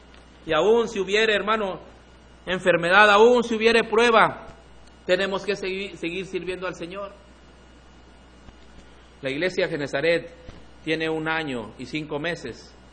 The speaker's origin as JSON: {"language": "Spanish", "town": "Matehuala", "region": "San Luis Potosí", "country": "Mexico", "said": "yo vengo de Matehuala y me traigo otra Montes."}